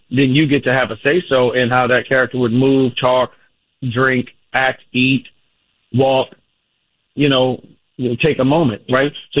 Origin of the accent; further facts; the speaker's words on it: New York, United States; it's a testament to where I come from, you know, excuse me, growing up in Harlem and New York, and just growing up in New York, period